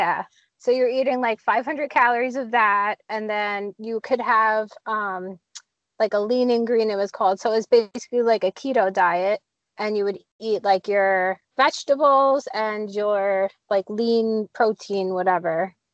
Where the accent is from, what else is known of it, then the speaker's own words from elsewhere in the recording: Long Island, New York, United States; So I'm from Long Island.